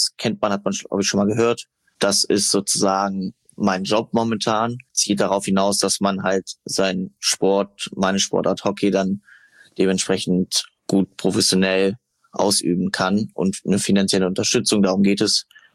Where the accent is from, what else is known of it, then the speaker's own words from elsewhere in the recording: Köthen, Saxony-Anhalt, Germany; now in Hamburg, Germany; Und die Medaille hängt auch bei meinen Eltern in Köthen, da wo ich herkomme und ist gar nicht hier in Hamburg.